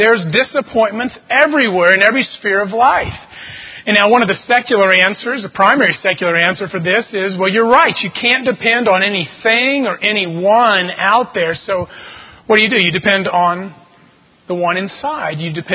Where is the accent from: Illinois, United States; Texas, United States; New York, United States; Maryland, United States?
Texas, United States; El Paso; But, growing up in El Paso, which is about 5,000 miles from everything out there, it is in the state of Texas.